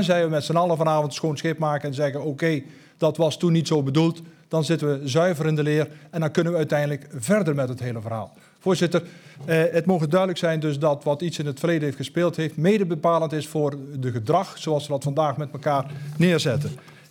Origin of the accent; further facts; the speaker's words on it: Netherlands; Als Nederlander en volksvertegenwoordiger heb ik voldoende aan wetgeving welke hiervoor in Nederland geldt.